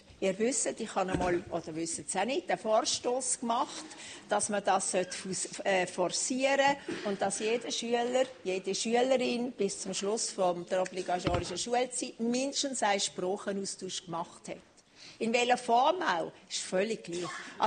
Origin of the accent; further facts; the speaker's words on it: Basel-Landschaft, Switzerland; Die Fachmittelschulen bei uns in Baselbiet